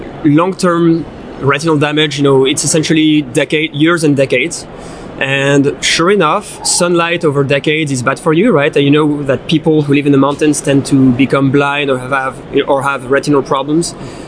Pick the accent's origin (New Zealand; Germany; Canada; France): France; now in United States; I am from France.